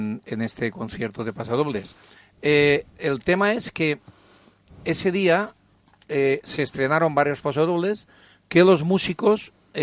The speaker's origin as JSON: {"language": "Spanish", "town": "Sueca", "region": "Valencian Community", "country": "Spain", "said": "He de decir que … es de mi pueblo, de Sueca. Pueblo de ilustres compositores"}